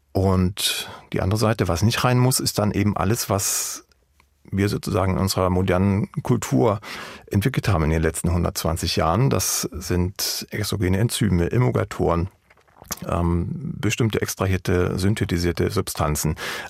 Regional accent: Johanngeorgenstadt, Saxony, Germany; also born or lived in Freiberg; Ich komme ja aus dem Erzgebirge, bin gebürtiger Freiberger, lange Jahre in Johanngeorgenstadt gelebt als Kind, also mitten im tiefsten Westerzgebirge.

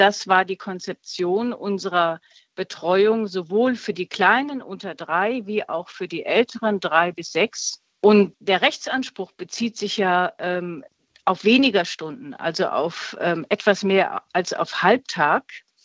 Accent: Radolfzell, Baden-Württemberg, Germany; Ich habe mich in meiner Heimatstadt in Radolfzell beworben, weil ich wieder nach Radolfzell zurückkommen wollte und Radolfzell am Bodensee.

